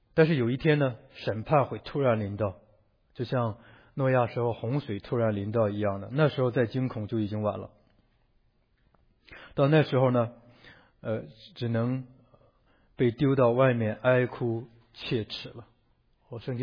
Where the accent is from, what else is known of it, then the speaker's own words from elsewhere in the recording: China; 我是中国人，我们可以讲这个话。